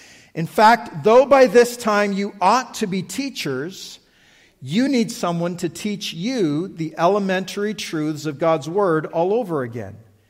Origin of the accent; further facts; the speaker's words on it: Canada; And you're like, as a Canadian, you're like, what gap are they talking about?